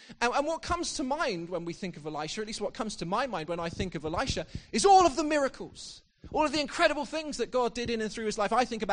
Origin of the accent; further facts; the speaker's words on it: Exeter, South West England, United Kingdom; I'm so grateful to the church that I was brought up in back in my hometown of Exeter.